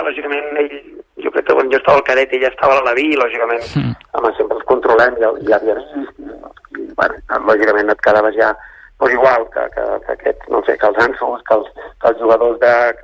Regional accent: Catalonia, Spain

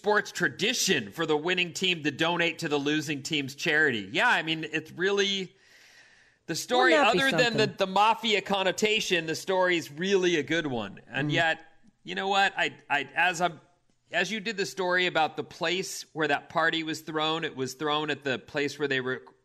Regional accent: Victoria, British Columbia, Canada; I'm from Victoria. It's Victoria on Vancouver Island, BC, Canada.

